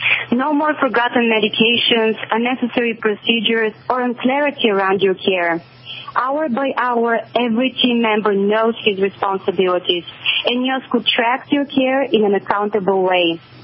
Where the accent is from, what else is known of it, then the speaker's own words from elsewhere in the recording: Bulgaria; English is a second language; now in United States; Ever since I was a child growing up in Bulgaria, I had a dream of becoming a doctor and helping people.